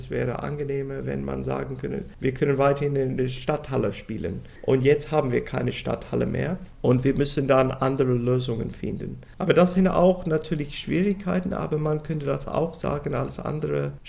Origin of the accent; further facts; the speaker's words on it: Sydney, New South Wales, Australia; German is a second language; now in Germany; Und das ist auch in meiner Heimat, also in der Region von Sydney, wo ich geboren bin. Ich war in der Gymnasium direkt in diesem Gebiet von Sydney.